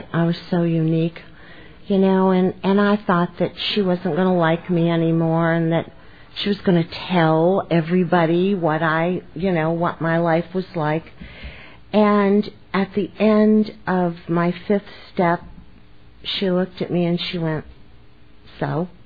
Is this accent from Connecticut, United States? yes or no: no; Myrtle Beach, South Carolina, United States; I'm a grateful member of the Al-Anon family groups, and I'm from Myrtle Beach, South Carolina.